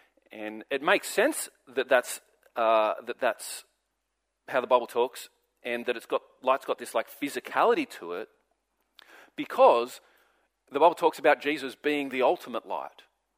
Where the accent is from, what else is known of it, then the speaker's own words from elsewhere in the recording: Sydney, New South Wales, Australia; I grew up in Sydney.